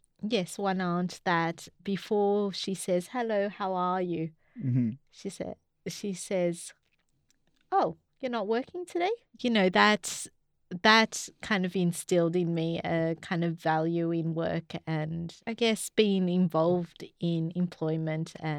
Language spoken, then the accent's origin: English; Australia; born there; I was born in Australia.